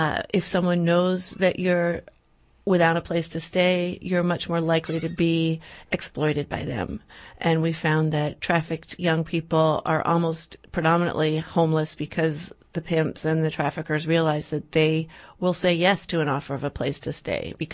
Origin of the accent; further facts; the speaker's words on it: New Jersey, United States; Well, I grew up in New Jersey, and I was in journalism for 20 years.